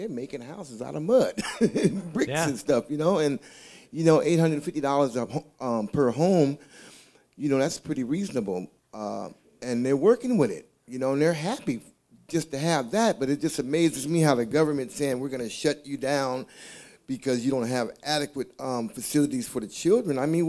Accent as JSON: {"language": "English", "town": "Portland", "region": "Oregon", "country": "United States", "lives_now": "Longview, United States", "said": "I'm from the Portland area, but I'm living here in Longview, Kelso."}